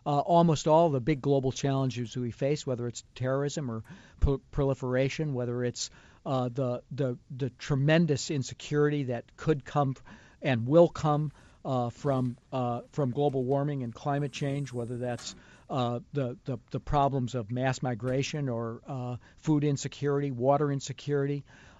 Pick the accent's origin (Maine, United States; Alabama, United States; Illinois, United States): Illinois, United States; Chicago; You know, I talk a lot about growing up in Chicago